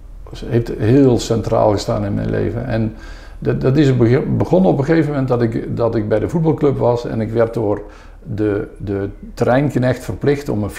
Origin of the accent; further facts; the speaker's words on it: Son, North Brabant, Netherlands; first language Brabant dialect; Ik ben in Son geboren, dat is een plaatsje tegen Eindhoven aan. Een plattelandsdorp, school ook. En ik kwam natuurlijk van de boerderij. Ik heb op die lagere school een beetje Nederlands leren praten, want het was dialect.